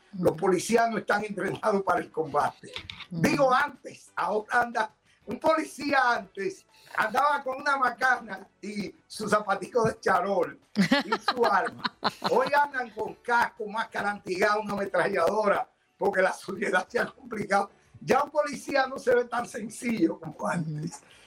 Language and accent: Spanish; Pontón, La Vega, Dominican Republic; Bueno, justamente en mi pueblo hay una leyenda urbana famosísima. Hay una casa en un sector rural llamado Pontón, La Vega, incluso donde yo nací.